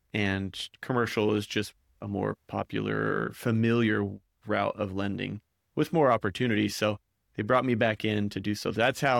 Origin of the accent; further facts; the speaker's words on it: Gilbert, Arizona, United States; Yeah, so actually I grew up here in Gilbert when it was all farms. That's my claim to fame. And I went to Gilbert High